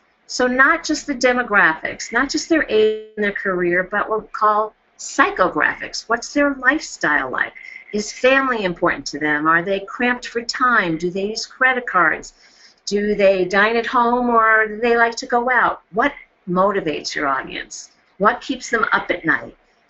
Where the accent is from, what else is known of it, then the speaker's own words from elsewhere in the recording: New York, United States; moved away as an adult; also born or lived in Colorado; I'm originally from New York, and I came to Colorado in 1976 to get my master's degree